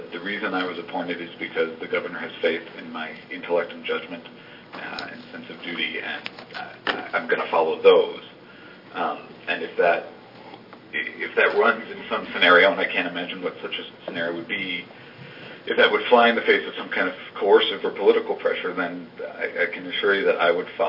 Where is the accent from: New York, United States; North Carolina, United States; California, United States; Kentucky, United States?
New York, United States; moved away as an adult; I was raised in New York, and I first moved to Oregon in 2002, where I came to work for Ninth Circuit Judge Susan Graber.